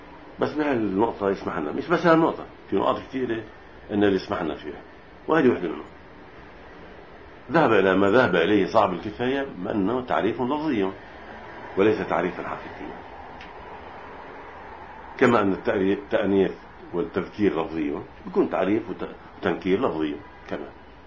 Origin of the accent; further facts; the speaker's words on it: Lebanon; ومثل وطن للجندي عندنا بلبنان